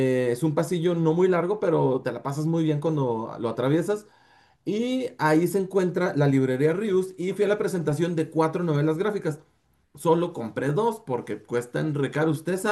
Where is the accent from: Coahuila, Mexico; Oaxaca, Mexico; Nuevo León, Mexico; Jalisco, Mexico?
Coahuila, Mexico; Torreón; somos de Torreón